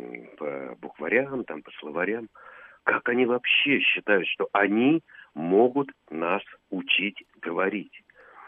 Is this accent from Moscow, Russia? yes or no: yes; Moscow, Russia; из Строгино, именно из Строгино.